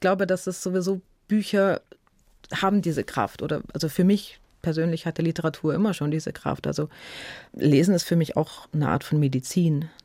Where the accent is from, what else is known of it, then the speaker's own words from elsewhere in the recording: Munich, Bavaria, Germany; Also mein Vater war Palästinenser, meine Mutter ist Deutsche und ich bin hier in München geboren. Also natürlich bin ich Münchnerin